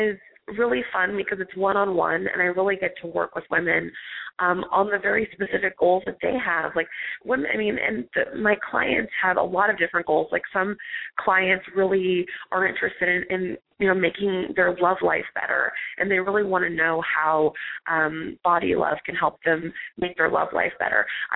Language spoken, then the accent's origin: English; California, United States; growing up in California, there's a really large Mexican community